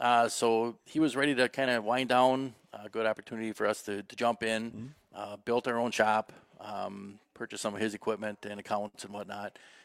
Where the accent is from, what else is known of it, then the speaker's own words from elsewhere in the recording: Butternut, Wisconsin, United States; Yeah, born and raised here. Graduated, went off to school.